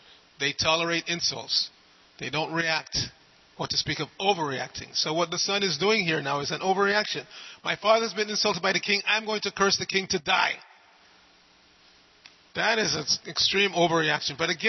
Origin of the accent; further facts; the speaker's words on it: New York, United States; not so much here in Southern California, but I'm from New York, so we experience four seasons.